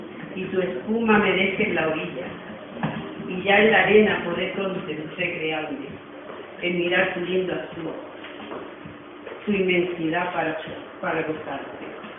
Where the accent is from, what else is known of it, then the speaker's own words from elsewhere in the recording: San Fernando, Andalusia, Spain; also born or lived in Chicago, United States; soy de San Fernando, de Cádiz, y de Chicago.